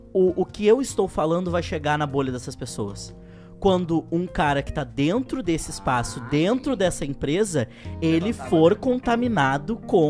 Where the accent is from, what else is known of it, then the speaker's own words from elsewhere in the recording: Pelotas, Rio Grande do Sul, Brazil; sou de Pelotas.